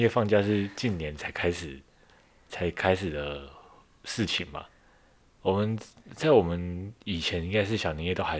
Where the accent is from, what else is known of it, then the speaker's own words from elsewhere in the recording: Kaohsiung, Taiwan; 就是虽然我说我们老家应该还是有在除旧布新，但是自从就是分家之后，我们高雄的家就已经没有在做大扫除了。